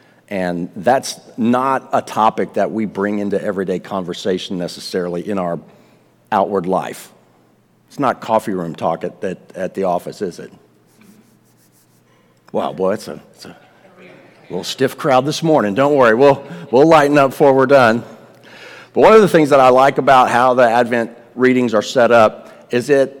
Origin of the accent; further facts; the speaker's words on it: San Angelo, Texas, United States; Now, I grew up in San Angelo, and so I was really confused the first time I saw Abilene pop up in Scripture.